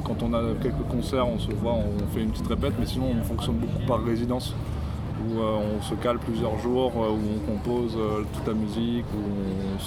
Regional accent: Albi, Occitanie, France; parce que moi je viens d'Albi.

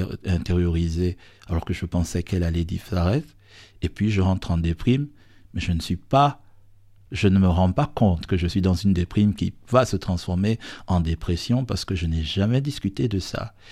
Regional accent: Gabon; moved away as an adult; lorsque j'ai quitté le Gabon, donc qui est mon pays d'origine, j'avais 18 ans, je venais d'avoir le bac

